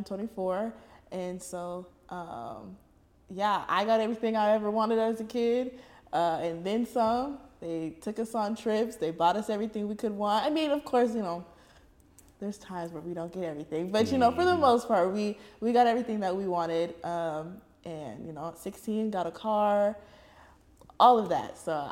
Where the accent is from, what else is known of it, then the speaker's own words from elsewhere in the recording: Seattle, Washington, United States; I am from Seattle, born and raised.